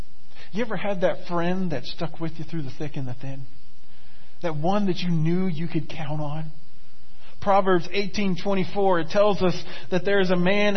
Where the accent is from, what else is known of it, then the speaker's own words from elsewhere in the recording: Florida, United States; And when I was growing up in Florida, it was really hard to get Dallas Cowboys stuff in Florida.